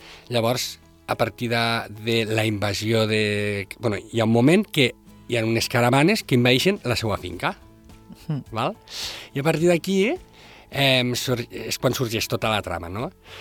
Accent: Catalonia, Spain; la gent d'aquí mos vam quedar una mica, i sobretot jo, que sóc del Delta.

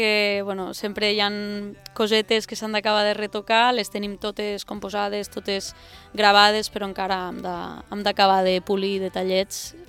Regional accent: Tortosa, Catalonia, Spain; Nosaltres som d'aquí, de Tortosa

